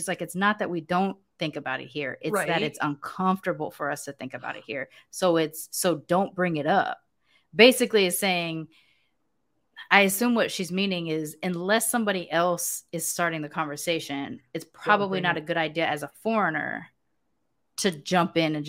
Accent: United States; born there; Like, I'm an American. I was born in America. I'm an American citizen.

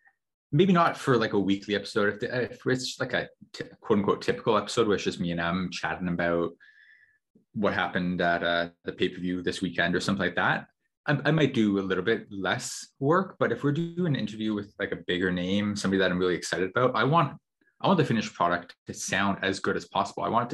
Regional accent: Canada; first favorite wrestler, Bret Hart, because born and raised in Canada in the 90s, you know, like I was 11 when he was doing the anti-American gimmick, and like all of Canada was worshiping at his feet at that time.

